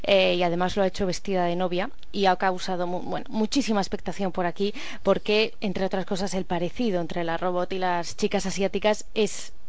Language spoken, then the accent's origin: Spanish; Spain; moved away; A España, pues hasta diciembre nada, o sea que por eso ya no me habléis de mi tierra, porque ya se está haciendo un poco duro, porque ya desde septiembre que no voy por España